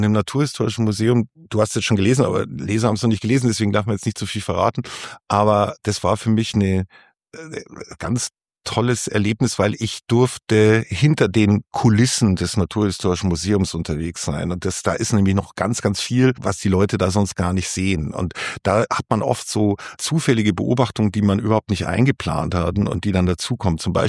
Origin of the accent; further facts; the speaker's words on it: Munich, Bavaria, Germany; Entschuldigung, ich komme aus München